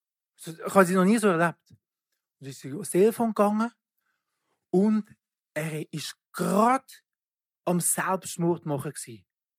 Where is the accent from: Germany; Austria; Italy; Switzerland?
Switzerland; also born or lived in Togo; geboren in Togo. Mein Vater kommt von Togo. Meine Mutter war Schweizerin. Als ich ein Baby war, sind sie in die Schweiz gekommen. Also ich bin eigentlich in der Schweiz aufgewachsen.